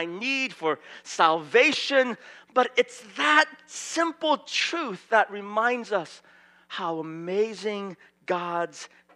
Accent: San Francisco, California, United States; Growing up in San Francisco, being mindful of the water crisis that we're in, I like to save my dishes for about 1 month.

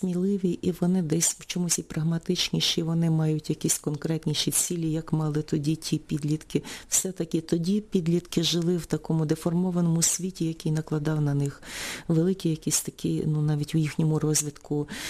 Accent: Chernivtsi Oblast, Ukraine; born there; Я народилася на Буковині, батьки звичайні селяни.

